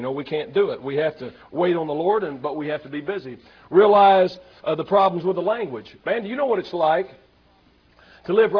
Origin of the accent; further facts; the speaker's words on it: Texas, United States; I'm originally from Texas. Those, you know, a lot of places in Texas, they carry a gun on the rack.